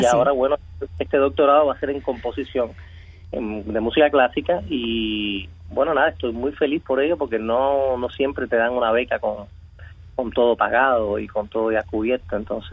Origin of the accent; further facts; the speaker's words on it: Cuba; moved away; como soy cubano